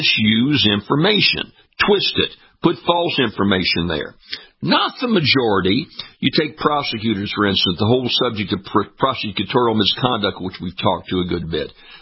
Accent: Louisiana, United States; That's true down in my home state of Louisiana.

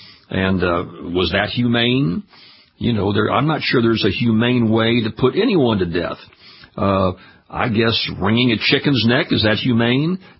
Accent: South Carolina, United States; It's a big issue in my home state in South Carolina.

